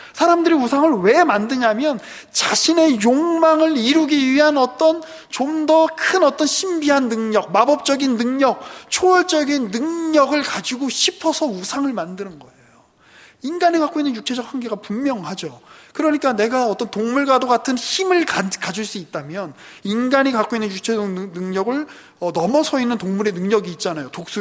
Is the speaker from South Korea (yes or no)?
yes; South Korea; 우리는 떡국을 먹고 뭐 추석 때는 송편을 빚어 먹고 하면서 아 우리는 한국 사람이구나라는 거를 알듯이